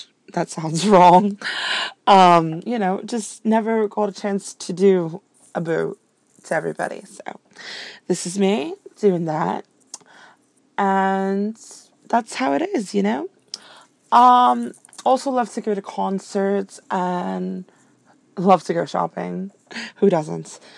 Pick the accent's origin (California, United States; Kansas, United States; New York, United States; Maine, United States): New York, United States; New York City; So let me just let you guys know, I'm from the New York City metro area.